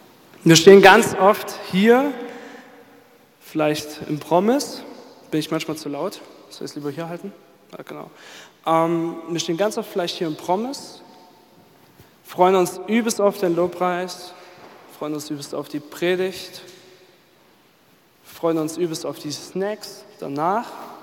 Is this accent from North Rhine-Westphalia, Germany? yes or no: no; Saxony, Germany; Ich bin in Dresden geboren und hier in der Nähe von Freiberg aufgewachsen. Und ich wurde auch ganz früh schon im Glauben erzogen.